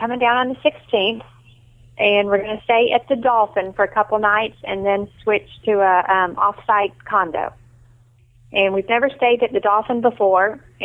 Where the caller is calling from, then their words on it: Utah, United States; From Utah.